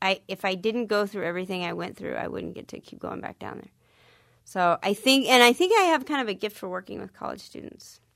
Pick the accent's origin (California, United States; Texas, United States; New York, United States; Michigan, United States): Texas, United States; And I'm taking it kind of back to my home state. So this is the 360 about it all, because now I'm really taking it back to where I'm from.